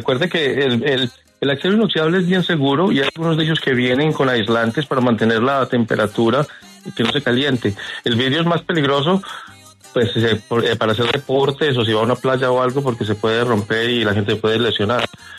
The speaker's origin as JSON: {"language": "Spanish", "town": "Manizales", "region": "Caldas", "country": "Colombia", "said": "yo soy de Manizales, el agua de Manizales es una de las mejores del mundo"}